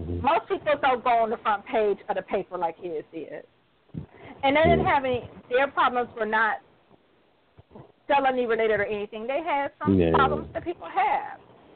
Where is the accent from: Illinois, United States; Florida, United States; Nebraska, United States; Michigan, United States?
Michigan, United States; Detroit; Now, grant you, I'm from Detroit. And back then, all Detroit athletes hung out in the community when we were growing up.